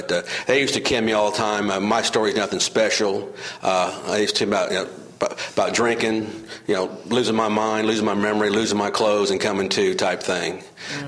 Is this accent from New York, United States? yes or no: no; Evansville, Indiana, United States; But I'm originally from Evansville, I came back to Evansville about 10 years ago.